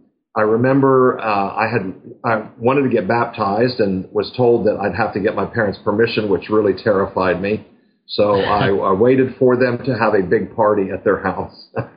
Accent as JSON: {"language": "English", "town": "Gettysburg", "region": "Pennsylvania", "country": "United States", "tie": "born there", "moved": "yes", "lives_now": "Huntsville, United States", "said": "Well, no, I'm not a native Texan. I was actually born in Gettysburg, Pennsylvania. My mom and dad are both from Pennsylvania. And it's a long story, but suffice to say, I moved down to Texas in 1982"}